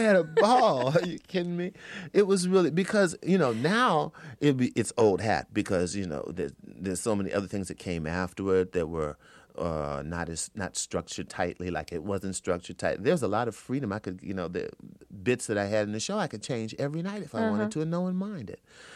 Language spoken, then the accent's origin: English; New Orleans, Louisiana, United States; also born or lived in Indiana; I grew up on Dillard University's campus in New Orleans, Louisiana, up until the time I went to high school. Then my parents moved to Indiana